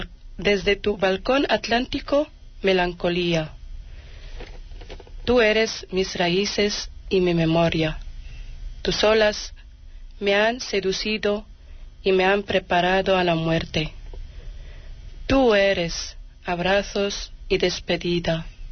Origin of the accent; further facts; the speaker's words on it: Larache, Tanger-Tetouan-Al Hoceima, Morocco; Spanish is a second language; Pues cuando yo era en mi país, en mi ciudad Larache, pues esa ciudad me marcó mucho.